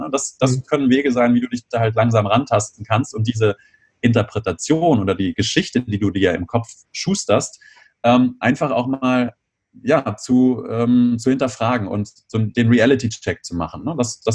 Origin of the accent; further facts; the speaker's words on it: Lower Saxony, Germany; now in Bonn, Germany; Ich komme aus der Nähe von Göttingen ursprünglich und fahre dann nach Hause, nach Bonn